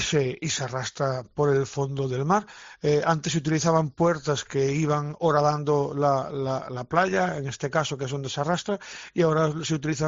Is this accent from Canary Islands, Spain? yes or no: no; Galicia, Spain; Tenemos un caso muy muy significativo en mi tierra, Galicia